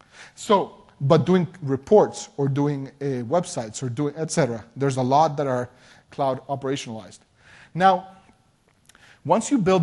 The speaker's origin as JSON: {"language": "English", "country": "Mexico", "said": "I mean, look, I come from Mexico"}